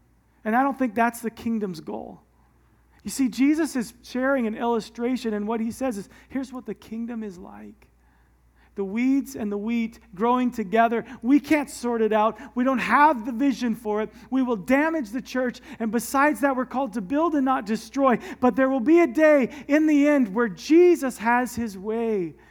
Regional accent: United States; I can say that because I'm an American, by the way

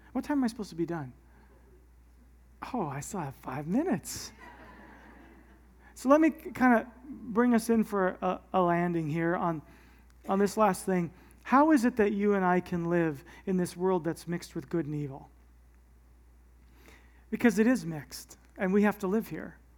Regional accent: United States; I can say that because I'm an American, by the way

